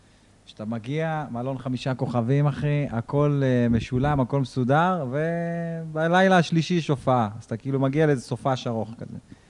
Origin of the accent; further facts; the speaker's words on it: Northern District, Israel; אני גדלתי ברמת הגולן